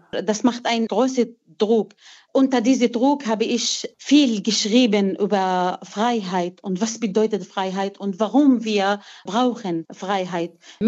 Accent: Salamiye, Hama Governorate, Syria; German is a second language; kommen zu meiner Heimatstadt Salamiye.

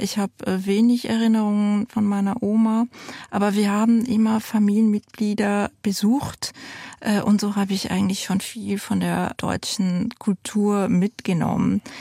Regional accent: France; Also ich bin in Frankreich aufgewachsen. Bis zu meinem 10. Lebensjahr ging ich auch in die örtliche französische Grundschule in diesem Dorf

